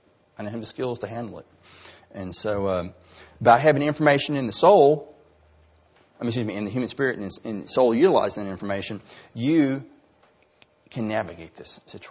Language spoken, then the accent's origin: English; Texas, United States; I grew up on Cedar Bayou. Literally, I played on that bayou all my life. My dad taught me how to water ski on that bayou